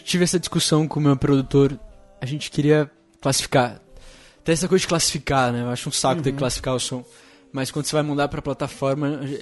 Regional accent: Curitiba, Paraná, Brazil; also born or lived in Porto Alegre; Eu nasci em Porto Alegre e eu fui morar em Curitiba quando era bem pequeno.

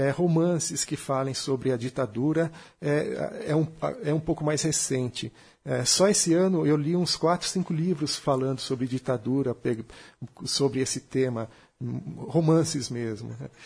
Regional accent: São Paulo, Brazil; Como eu sou do ABC, eu participava muito dos movimentos operários lá

